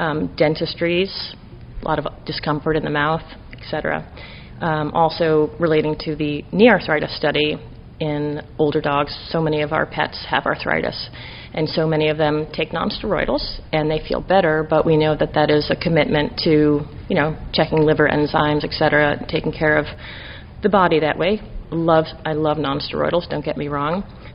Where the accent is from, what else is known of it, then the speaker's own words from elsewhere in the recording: New York, United States; Hi, I was born and raised in New York State, and my love of animals brought me to my career of veterinary medicine.